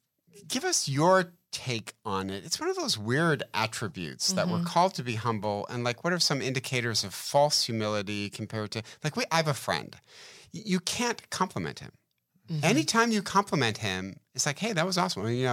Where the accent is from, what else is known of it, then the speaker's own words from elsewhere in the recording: Brea, California, United States; I grew up in Brea. We drove a minivan.